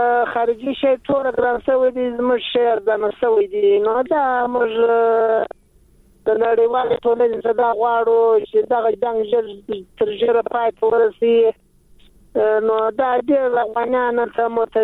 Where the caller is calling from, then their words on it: Uruzgan, Afghanistan; روزګان ولایت